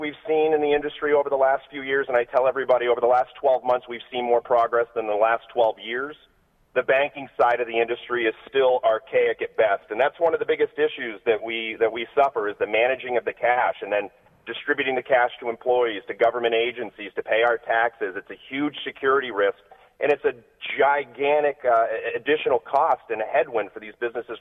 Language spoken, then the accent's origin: English; Massachusetts, United States; I grew up in Massachusetts and skied 93 my whole life